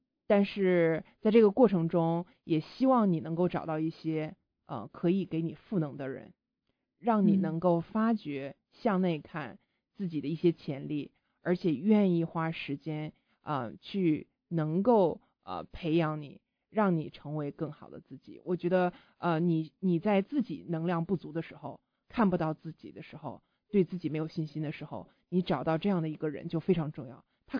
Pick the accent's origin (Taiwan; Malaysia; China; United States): China; 因为我是一个中国人，